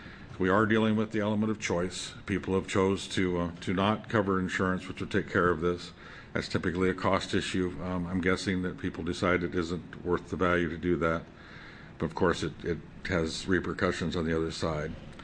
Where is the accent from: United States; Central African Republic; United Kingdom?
United States; Lyons, Oregon; I'm from Lyons, Oregon.